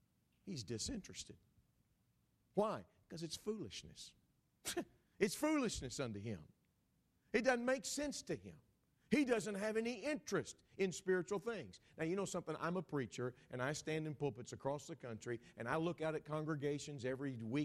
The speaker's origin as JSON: {"language": "English", "region": "Texas", "country": "United States", "tie": "born there", "said": "And I'm a Texan by birth"}